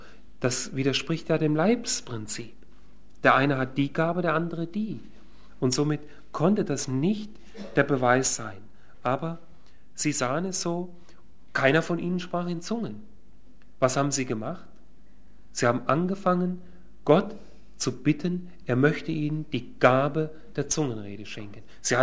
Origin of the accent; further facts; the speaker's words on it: Kassel, Hesse, Germany; nach Kassel, meine Heimat, mir ist das gut vertraut.